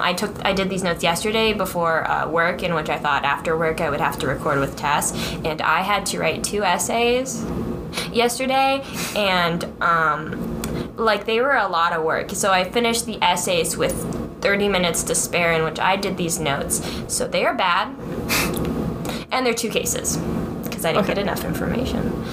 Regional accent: Florida, United States; As we know, I'm from Florida, and I have a license, and I don't know how to drive in the snow

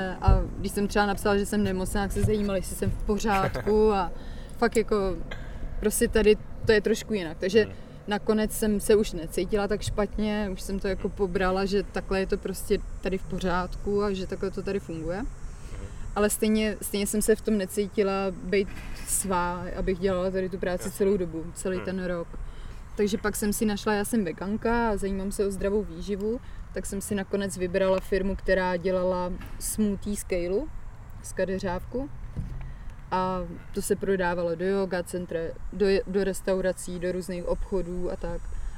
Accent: Bohemia, Czechia; moved away as an adult; now in Canada; přijela jsem z Čech, kde jsem byla manažérka

